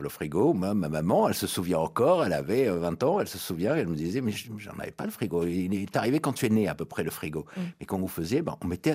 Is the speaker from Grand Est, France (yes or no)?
no; Marseille, Provence-Alpes-Côte d'Azur, France; Alors moi j'ai de la chance, je suis de Marseille